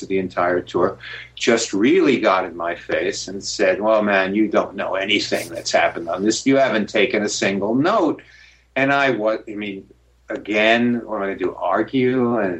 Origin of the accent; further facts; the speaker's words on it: New York, United States; I am from New York, but I don't know why the Big Apple was located in Brighton, England.